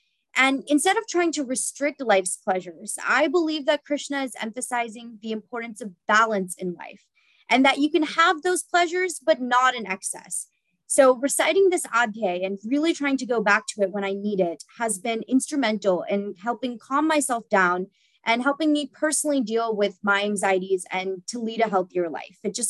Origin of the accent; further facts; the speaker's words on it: Cary, North Carolina, United States; now in Atlanta, United States; I was raised in Cary, North Carolina. So I grew up going to the HSNC Temple in Morrisville and really consider it a huge part of my life.